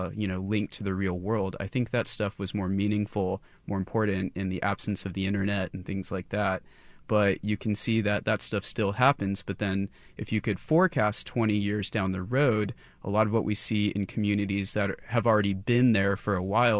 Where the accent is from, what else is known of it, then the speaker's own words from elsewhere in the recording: Santa Rosa, California, United States; I'm originally from Santa Rosa, California. And when I was a college student, undergrad at Sonoma State